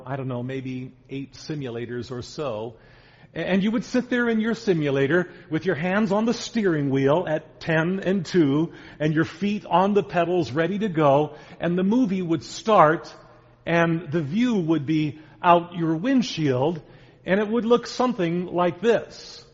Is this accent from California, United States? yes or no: no; Iowa City, Iowa, United States; But I attended Iowa City High School in Iowa City, Iowa, which was my hometown.